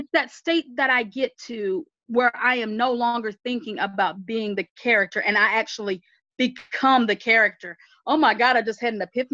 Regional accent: the South, United States; a lot of people make fun of Southerners. Well, of course, there's a lot to make fun of. I'm a Southerner.

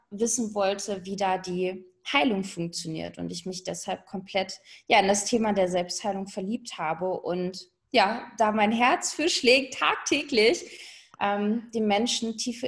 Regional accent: North Rhine-Westphalia, Germany; Gerade frisch in meine Traumregion Bayern gezogen. Und aufgewachsen im Hochsauerlandkreis.

